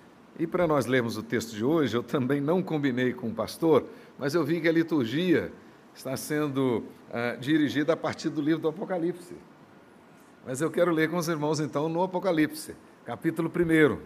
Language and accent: Portuguese; Cuiabá, Mato Grosso, Brazil; Eu sou de Cuiabá, entendeu? Eu saí hoje de Cuiabá às 3:30 da manhã com 30 graus.